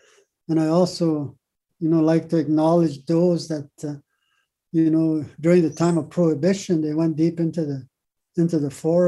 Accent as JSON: {"language": "English", "region": "Manitoba", "country": "Canada", "said": "I'm from Sagging First Nation"}